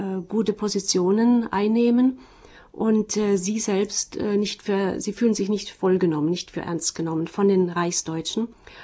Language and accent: German; Rhineland-Palatinate, Germany; Ich stamme aus der Pfalz und aus Rheinland-Pfalz an der französischen Grenze.